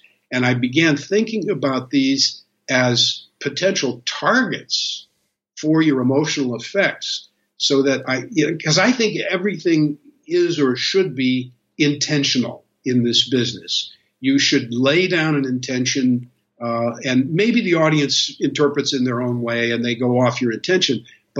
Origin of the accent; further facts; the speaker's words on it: St. Louis, Missouri, United States; now in California, United States; I grew up in the Midwest in the St. Louis area on a farm, but I came out to California in 1971 and I ate it up.